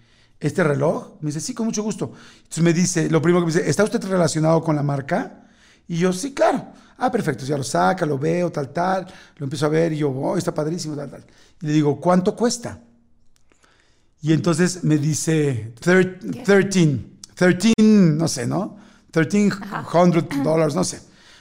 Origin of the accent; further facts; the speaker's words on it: Mexico; pero yo soy mexicano, no soy tonto.